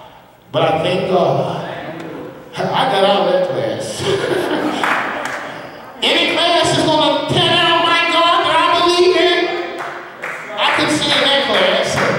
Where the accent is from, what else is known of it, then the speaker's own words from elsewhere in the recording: the South, United States; now in New York, United States; I grew up in the South in the 50s and the 60s.